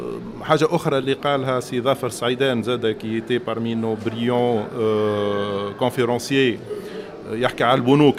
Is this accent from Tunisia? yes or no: yes; Tunisia; تعرفوا المشاكل نتاع الانرجي عندنا في تونس توا